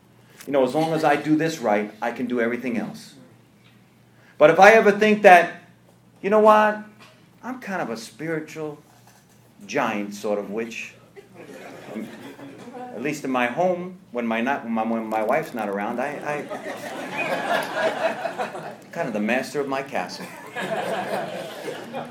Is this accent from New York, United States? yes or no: yes; New York, United States; I'm from New York. My wife's from Columbia. We love the Bulls.